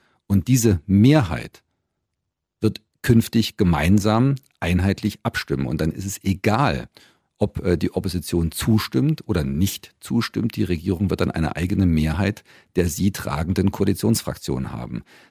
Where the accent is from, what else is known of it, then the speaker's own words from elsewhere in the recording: Eisenach, Thuringia, Germany; in meiner Heimatregion, ich habe es vorhin schon einmal gesagt, gibt es viele in der Eisenacher Region, im Wartburgkreis, gibt es viele Jobs im Automotive-Bereich.